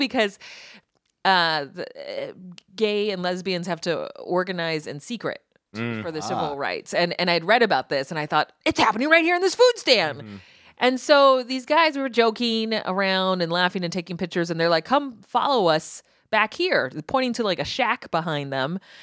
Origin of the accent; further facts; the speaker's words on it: United States; And I, you know, this is just being an American, right?